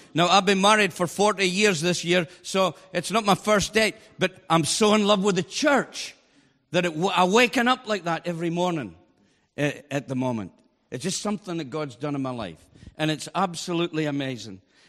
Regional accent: Banff, Scotland, United Kingdom; I come from Banff up in the northeast of Scotland.

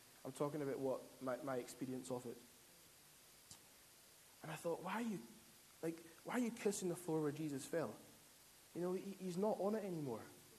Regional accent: Scotland, United Kingdom; I'm from the Isle of Lewis

